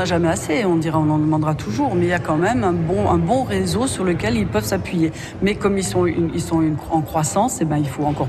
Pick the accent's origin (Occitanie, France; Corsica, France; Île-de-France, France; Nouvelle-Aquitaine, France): Corsica, France; Oui, évidemment, surtout chez nous en Corse.